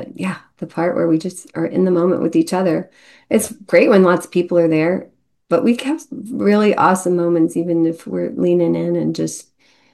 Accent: Houston, Texas, United States; I mean, when I grew up in Houston, I never saw any elevation at all.

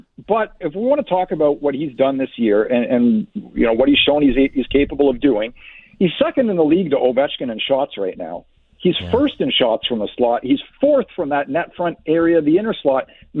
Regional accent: Ottawa, Ontario, Canada; I grew up in Ottawa. My family's there. I've got friends there.

